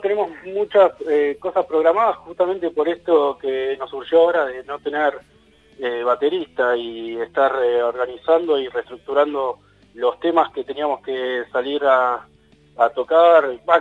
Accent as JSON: {"language": "Spanish", "region": "Buenos Aires", "country": "Argentina", "said": "si bien yo no soy oriundo ni nacido acá en la provincia de Santa Cruz, sino que vengo de Buenos Aires"}